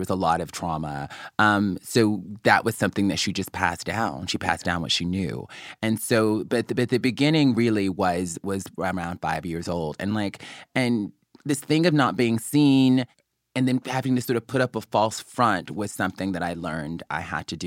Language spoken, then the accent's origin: English; Mobile, Alabama, United States; I grew up in Mobile, Alabama. I was very feminine growing up.